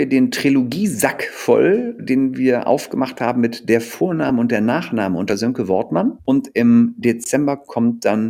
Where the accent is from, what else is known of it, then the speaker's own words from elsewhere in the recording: Wuppertal, North Rhine-Westphalia, Germany; in meiner Heimatstadt Wuppertal